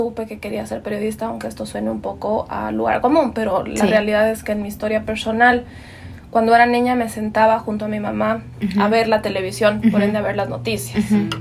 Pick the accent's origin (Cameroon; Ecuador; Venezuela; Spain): Ecuador; uh-huh. Soy periodista ecuatoriana